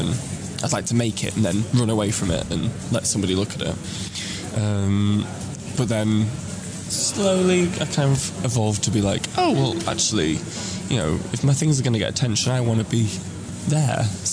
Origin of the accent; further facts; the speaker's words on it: Manchester, North West England, United Kingdom; I'm actually from Manchester. I am probably one of the only queens who is a Manchester queen who is actually from Manchester. Born and bred, was born in Manchester Royal Infirmary.